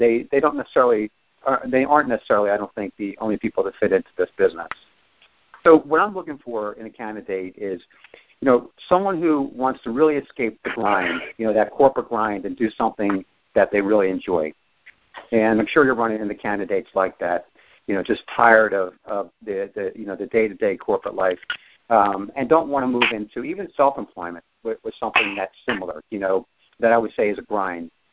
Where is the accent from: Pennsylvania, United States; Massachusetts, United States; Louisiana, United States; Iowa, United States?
Pennsylvania, United States; Philadelphia; So, I'm from Philadelphia, so I tend to talk a little fast. Around here, people understand me, but I'll try and slow it down a little bit so that you hear all this.